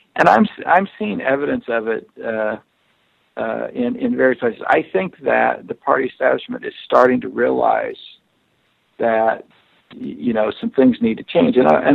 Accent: Nebraska, United States; My home state is Nebraska.

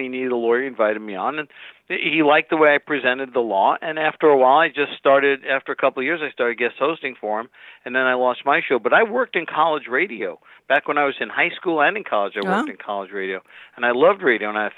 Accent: New York, United States; and of course I'm a New Yorker, so we know shtick

